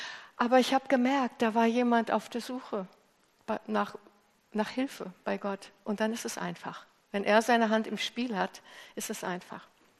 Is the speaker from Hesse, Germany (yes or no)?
yes; Hesse, Germany; so sagen die Hessen. Ich komme ja eigentlich aus Hessen.